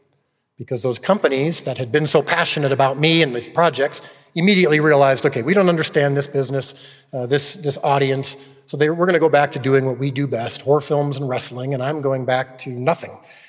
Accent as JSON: {"language": "English", "region": "Illinois", "country": "United States", "tie": "born or raised there", "also_born_or_lived": "Los Angeles", "said": "So I grew up in Illinois, went out and lived in Los Angeles for 10 years"}